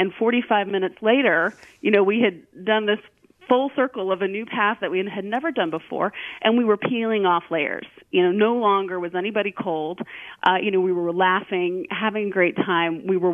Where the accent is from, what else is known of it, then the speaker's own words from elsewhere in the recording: Virginia, United States; also born or lived in Illinois; we moved from Illinois to Virginia when I was four, and I never had a garden again.